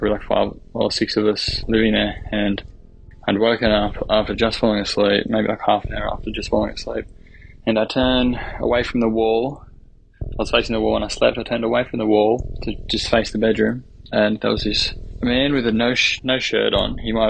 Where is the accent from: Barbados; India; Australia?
Australia; I'm from Australia.